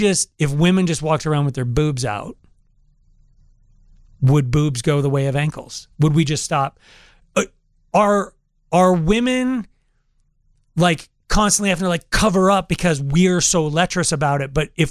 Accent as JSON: {"language": "English", "country": "United States", "said": "because I'm an American, and when I would go to Brazil"}